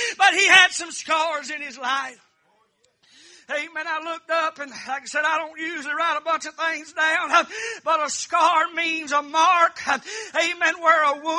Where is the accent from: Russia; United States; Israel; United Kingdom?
United States; Alabama; I'm from Alabama originally. I wasn't raised in a holiness home.